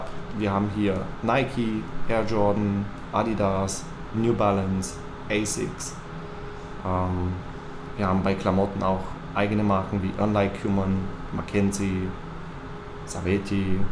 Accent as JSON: {"language": "German", "country": "Bulgaria", "second_language": "German", "lives_now": "Germany", "said": "Also ich komme selber aus Bulgarien."}